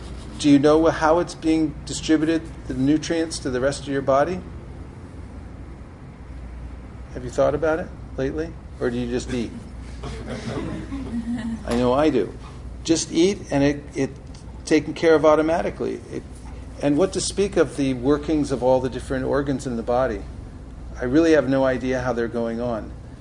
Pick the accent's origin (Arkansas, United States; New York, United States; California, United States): California, United States; I come from Northern California.